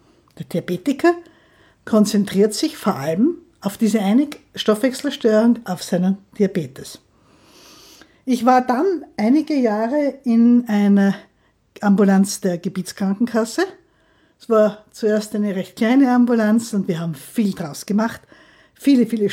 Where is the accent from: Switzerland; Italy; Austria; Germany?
Austria; Graz, Styria; now in Vienna, Austria; Ich bin eigentlich gar keine Wienerin, aber ich liebe diese Stadt. Ich komme aus Graz, habe in Wien dann fertig studiert